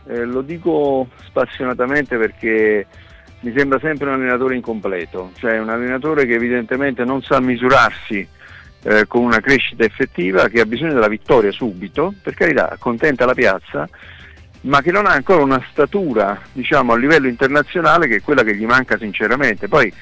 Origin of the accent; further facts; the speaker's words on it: Naples, Campania, Italy; io sono napoletano